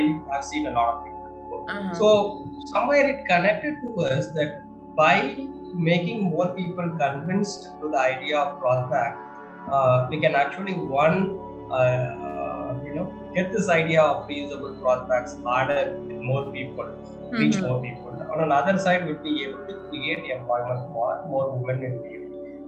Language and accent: English; Madurai, Tamil Nadu, India; Yeah, so my wife and I, we hail from Madurai. We got our, you know, basic education done here. And then we moved on to multiple cities, typically large corporate jobs.